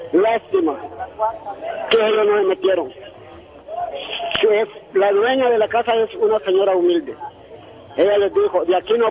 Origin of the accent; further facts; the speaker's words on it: La Paz, Honduras; Bueno, nosotros venimos del Departamento de La Paz.